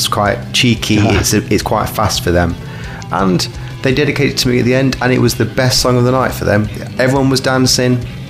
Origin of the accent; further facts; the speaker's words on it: Kirkby, North West England, United Kingdom; I quite like the fact that it's from Kirkby, my hometown.